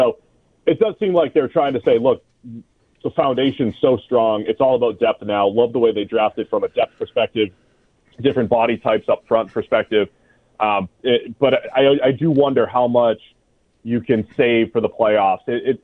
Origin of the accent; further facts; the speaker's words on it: New England, United States; we grew up in New England, so I watched the Red Sox Yankees documentary